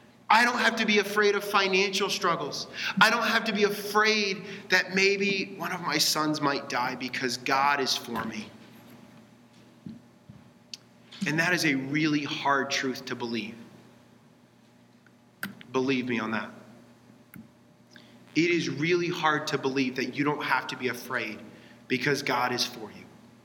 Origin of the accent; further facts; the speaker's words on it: Texas, United States; And I grew up in Texas, and there's a very famous fort, a very famous stronghold down in San Antonio, Texas.